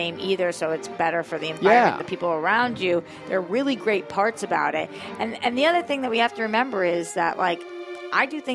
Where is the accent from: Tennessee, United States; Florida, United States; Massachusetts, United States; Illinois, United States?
Massachusetts, United States; Now, growing up in Massachusetts, Kevin, I don't know if you ever crossed this, but I started smoking cigarettes when I was young.